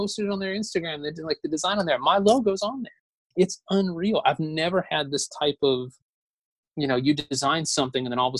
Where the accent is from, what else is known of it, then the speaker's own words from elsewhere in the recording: Newnan, Georgia, United States; I was thrilled because I grew up in Noonan. You know, so it's where I'm originally from.